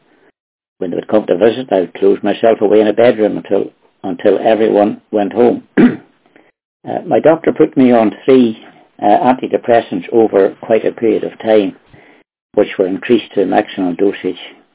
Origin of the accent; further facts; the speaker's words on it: Northern Ireland, United Kingdom; I'm from Northern Ireland.